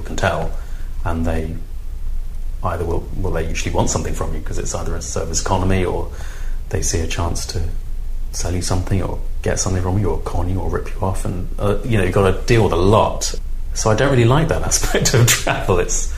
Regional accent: Lewisham, London, United Kingdom; now in Peckham, United Kingdom; And I live in Peckham. I grew up in Lewisham.

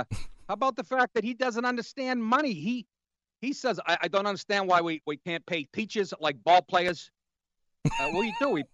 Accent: Boston, Massachusetts, United States; He's first of all, he talks like me. I'm from Boston.

